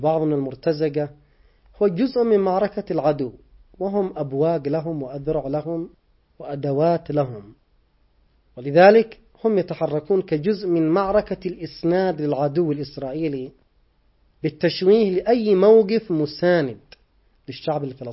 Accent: Yemen; بالنسبة لنا نحن كشعب يمني

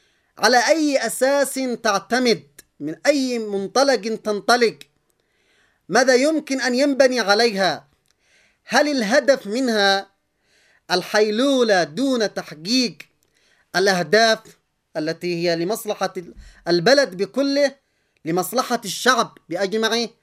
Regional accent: Yemen; الذي يجب أن نفكر به جميعا كيمنيين من كل القوى ومن كل المناطق

